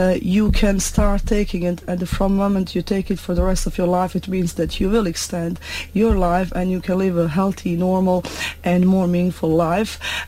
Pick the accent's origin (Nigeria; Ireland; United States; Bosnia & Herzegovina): Bosnia & Herzegovina; moved away as an adult; now in South Sudan; I come from Bosnia and Herzegovina. It's a small country as part of ex-Yugoslavia. It's in Eastern Europe, on Balkan area.